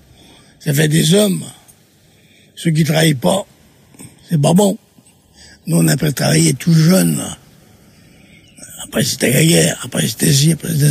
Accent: Pantin, Île-de-France, France; born there; À Pantin.

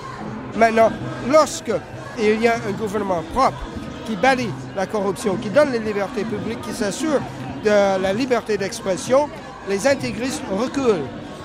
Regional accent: Canada; first language en; French is a second language; now in France; Je suis anglophone d'origine, mais je viens du Canada.

